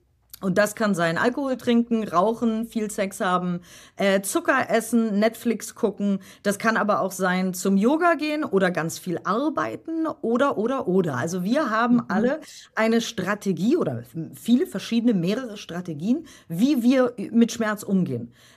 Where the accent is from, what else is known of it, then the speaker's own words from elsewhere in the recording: Germany; weil ich bin schon auch sehr deutsch, obwohl ich halb Kroatin bin und so. Mhm. Aber ich bin ja in Deutschland geboren, born and raised, wie man so schön sagt.